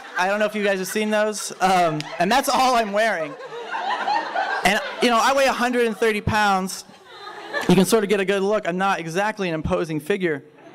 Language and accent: English; the South, United States; but, you know, I'm from the South. I know about wrestling.